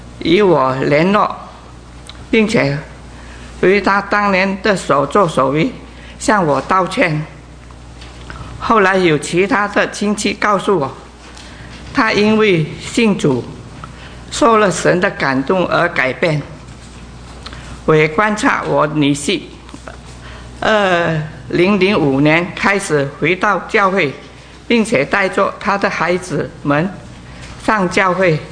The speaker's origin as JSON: {"language": "Chinese", "country": "Malaysia", "said": "我是从马来西亚来的，很高兴今天是我受浸归入基督的日子"}